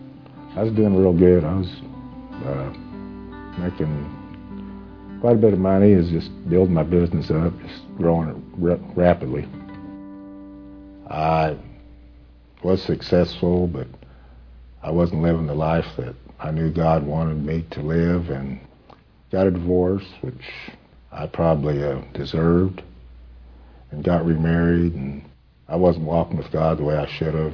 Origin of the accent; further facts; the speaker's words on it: Arizona, United States; moved away as an adult; now in Texas Panhandle, United States; I was born and raised in Arizona, and I moved to the Texas Panhandle when I was 21 years old and got in the dairy business.